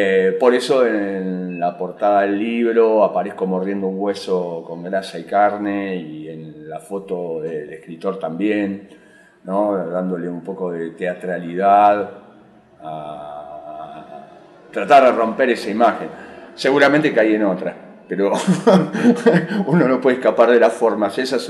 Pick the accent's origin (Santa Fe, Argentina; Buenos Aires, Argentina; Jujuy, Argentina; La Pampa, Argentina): Buenos Aires, Argentina; accent: porteño; Yo soy del conurbano bonaerense, no nací en la ciudad de Buenos Aires, pero tengo acento porteño.